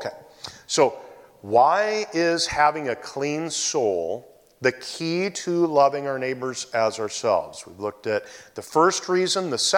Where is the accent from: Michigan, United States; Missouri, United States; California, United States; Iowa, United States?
Iowa, United States; Davenport; So I grew up in Davenport, Iowa, city area of 300,000 people.